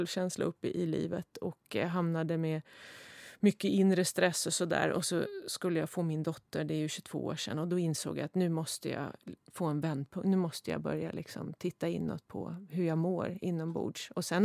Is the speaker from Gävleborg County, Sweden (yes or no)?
yes; Hudiksvall, Gävleborg County, Sweden; när jag växte upp i Hudiksvall, visste man ju inte ens om eller att det fanns något som hette självkänsla